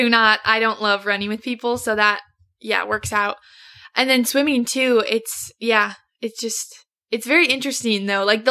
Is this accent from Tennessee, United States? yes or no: yes; Tennessee, United States; But it actually, I felt very prepared because we're from Tennessee.